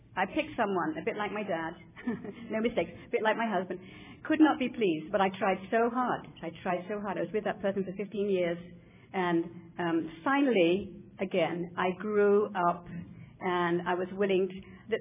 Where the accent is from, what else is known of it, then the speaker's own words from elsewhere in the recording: United Kingdom; moved away; And it's not just because I'm British, but that is part of it too.